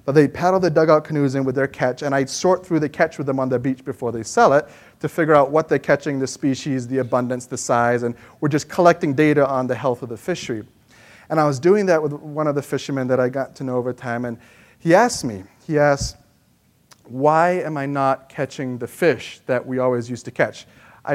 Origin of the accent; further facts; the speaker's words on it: Chicago, Illinois, United States; It happens in Lake Michigan. I'm from Chicago.